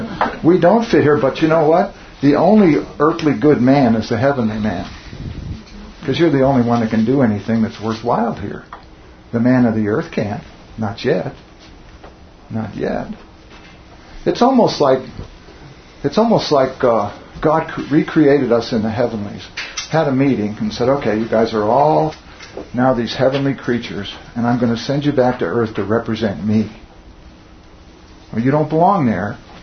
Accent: Iowa, United States; born there; But I'm not from Ireland, you know? I was born in Iowa. I'm not from Iowa. I'm not even from Denver.

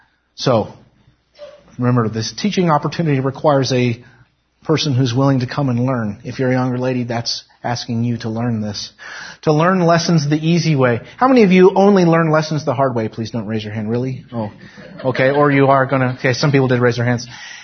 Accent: Nevada, United States; Fortunately, I grew up in Nevada, so I'm used to that.

